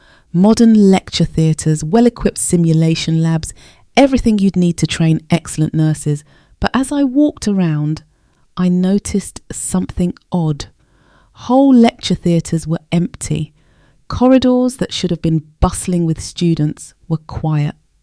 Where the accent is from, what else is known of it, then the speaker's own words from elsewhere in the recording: Brixton, London, United Kingdom; I grew up in Brixton watching my nan get the most incredible care